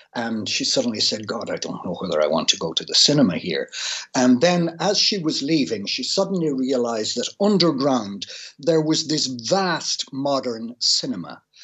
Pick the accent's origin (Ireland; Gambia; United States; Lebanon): Ireland; Castlebar, Connacht; a local man at that, because I'm from Castlebar.